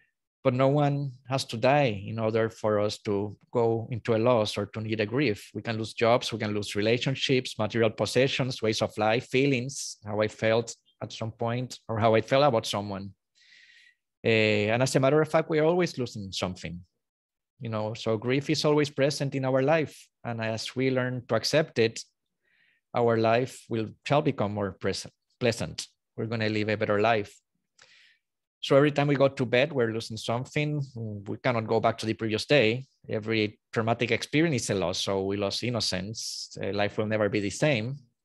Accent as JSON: {"language": "English", "country": "Puerto Rico", "said": "I am from Puerto Rico."}